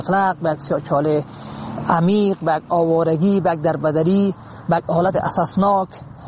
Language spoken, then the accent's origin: Persian; Afghanistan; now in Iran; از افغانستان تبعید شدیم و آمدیم بر ایران